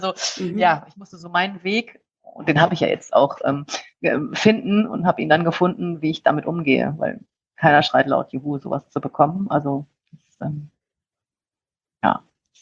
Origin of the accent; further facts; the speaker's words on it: Rhineland, Germany; ich komme aus dem Rheinland und bin auch sehr flapsig